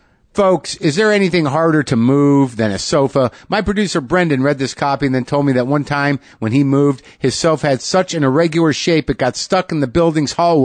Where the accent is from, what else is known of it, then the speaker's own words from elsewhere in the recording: New Mexico, United States; many of you know that I grew up in New Mexico, but, you know, I was surrounded by country music to a certain degree.